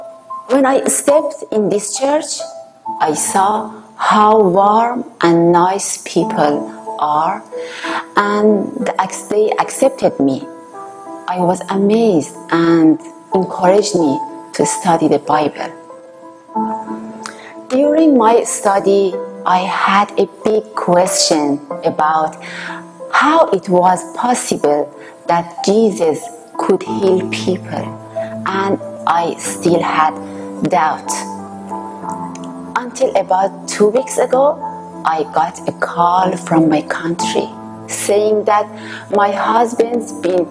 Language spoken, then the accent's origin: English; Iran; we're from Iran